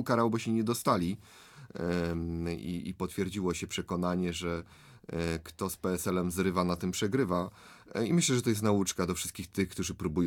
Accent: Łódź Voivodeship, Poland; obaj pochodzimy z powiatu rawskiego

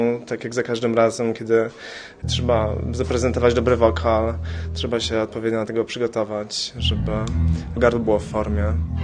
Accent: Łódź, Łódź Voivodeship, Poland; mam 31 lat i pochodzę z Łodzi.

